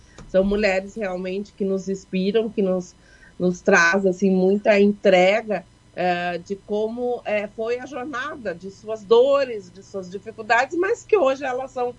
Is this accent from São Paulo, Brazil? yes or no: no; Rio Grande do Sul, Brazil; Como eu não sou de Caxias, eu sou da Serra Gaúcha, mas não sou de Caxias do Sul